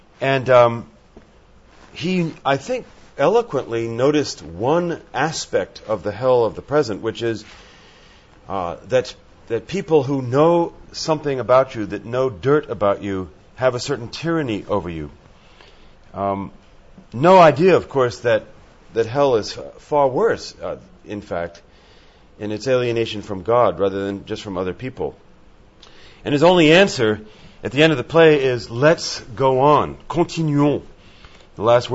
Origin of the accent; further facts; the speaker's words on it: France; When I was a young man, I grew up in France, as you know.